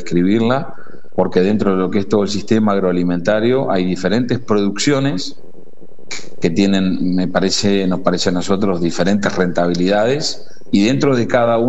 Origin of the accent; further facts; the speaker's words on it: Salliqueló, Buenos Aires, Argentina; me volví a vivir acá a mi pueblo, a nuestro pueblo, sí. Porque con mi vida que nos conocíamos, bueno, teníamos ese proyecto. Vivimos acá en Salicheló